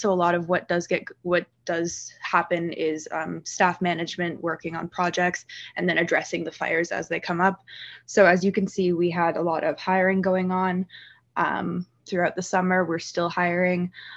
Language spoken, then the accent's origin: English; New Jersey, United States; I'm from New Jersey, if that matters to anybody, it should.